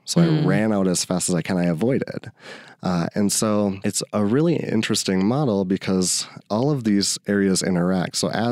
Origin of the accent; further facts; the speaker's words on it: Minnesota, United States; So back when I was in high school, and I grew up in Minnesota, each high school had their own tradition